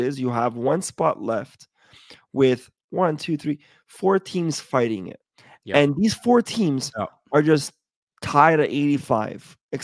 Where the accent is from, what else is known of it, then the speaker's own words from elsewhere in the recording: Quebec, Canada; I'm not trying to be biased here because I'm from Quebec or whatever.